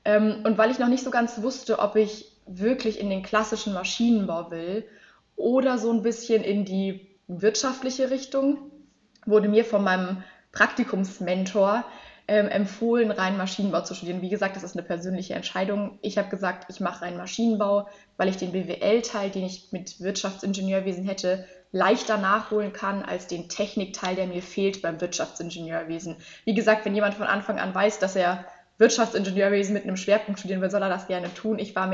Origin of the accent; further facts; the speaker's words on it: Würzburg, Bavaria, Germany; Ich komme aus Würzburg, das heißt, wir haben von Würzburg nach Darmstadt ungefähr 1,5 Stunden mit dem Auto, mit dem Zug.